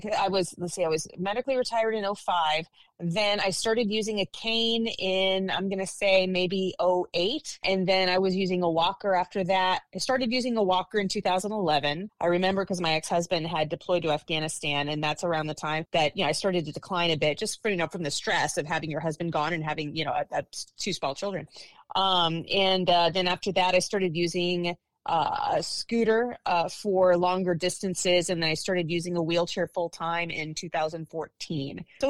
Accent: Florida, United States; So I grew up in South Florida. I'm the daughter of Cuban immigrants.

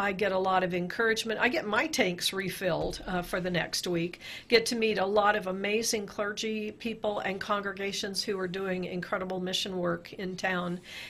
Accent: Aztec, New Mexico, United States; I did. I grew up in Aztec. My brother was actually born at what was the little four-room house that became San Juan Regional Hospital in 1950. So we grew up in Aztec.

